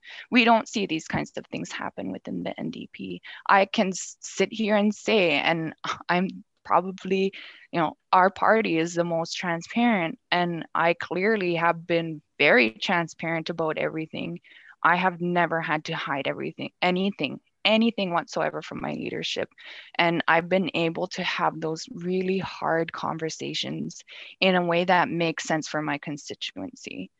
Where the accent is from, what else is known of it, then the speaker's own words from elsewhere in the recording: Canada; And in Canada, as a Canadian, you should have the power and ability to have that right to self-determination